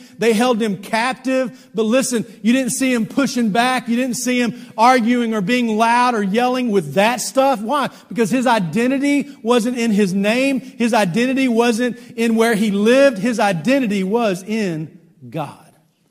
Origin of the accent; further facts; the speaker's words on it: Texas, United States; but for me, I'm a Texan, it's all true.